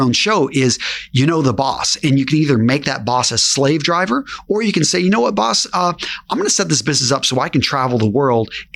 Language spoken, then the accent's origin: English; Midland, Texas, United States; also born or lived in Oxnard; I was raised pretty much in Midland, Texas. Midland, okay. Odessa, that area, small town outside of Midland called Greenwood. So I'd grown up in small towns